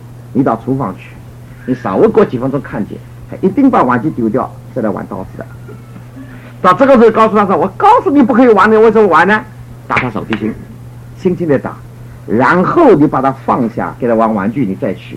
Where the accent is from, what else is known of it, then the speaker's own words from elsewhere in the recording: China; 但是我们中国人常常有一个的做法是不好的，